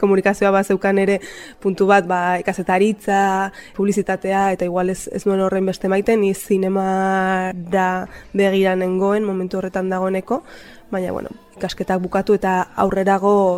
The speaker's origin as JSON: {"language": "Basque", "town": "Lakabe", "region": "Navarre", "country": "Spain", "tie": "born there", "said": "Ni Lakaben jaio nintzen, Lakabe bada herri okupatu bat, Nafarroako ipar hegoaldean dagoena"}